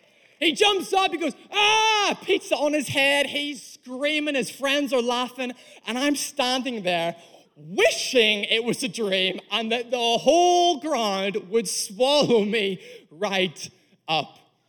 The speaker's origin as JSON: {"language": "English", "region": "Northern Ireland", "country": "United Kingdom", "tie": "born or raised there", "also_born_or_lived": "England", "moved": "yes", "lives_now": "Wales", "said": "I'm originally Irish, born in Northern Ireland, moved to England, work in England. Now I live in Wales. So I'm an Irishman who works in England, who lives in Wales, married to a South African wife"}